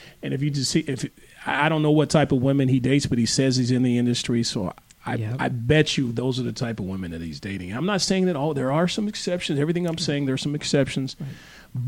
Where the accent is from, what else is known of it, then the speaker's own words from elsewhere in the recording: Arkansas, United States; So I'm originally from Arkansas.